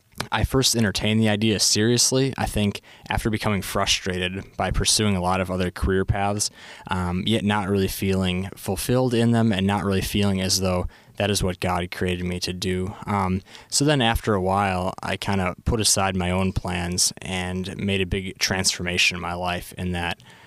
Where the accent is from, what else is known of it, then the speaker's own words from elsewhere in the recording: Dousman, Wisconsin, United States; I grew up in Dousman, Wisconsin, at St. Bruno Parish here in the Archdiocese. And I have two brothers, both older, and a younger sister.